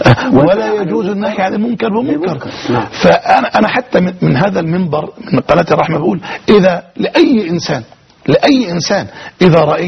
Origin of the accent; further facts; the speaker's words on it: Suez, Suez Governorate, Egypt; احنا من السويس بقالنا اكثر من 37-38 سنة او يزيد في مجال الدعوة في السويس